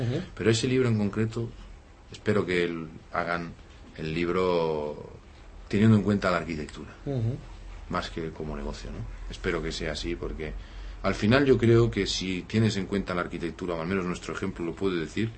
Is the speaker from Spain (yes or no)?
yes; El Masnou, Catalonia, Spain; somos del pueblo, somos de allí del Masnou